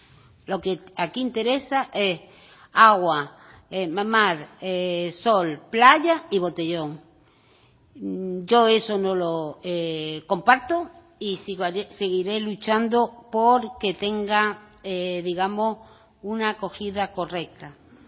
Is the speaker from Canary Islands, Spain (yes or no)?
yes; Canary Islands, Spain; como canaria